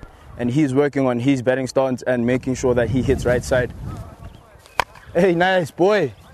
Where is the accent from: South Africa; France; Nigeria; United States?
South Africa; Johannesburg, Gauteng; I'm from Alexandra in Johannesburg. I'm 18 this year.